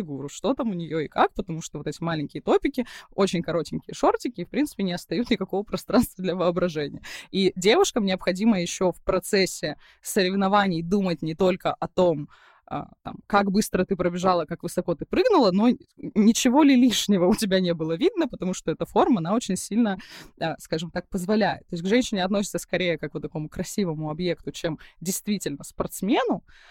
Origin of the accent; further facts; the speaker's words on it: Vladivostok, Primorsky Krai, Russia; так как я из Владивостока